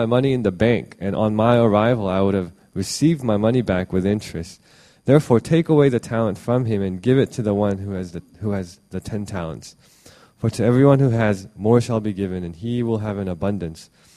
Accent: South Korea; So when I was growing up in Korea, my grandmother used to say this: if you're Korean

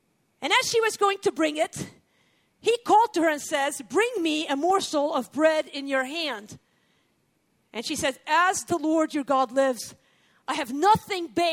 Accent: Beirut, Beirut Governorate, Lebanon; We grew up in West Beirut. This is the Muslim side of Beirut. My family was Christian. In fact, my mom was a Palestinian refugee.

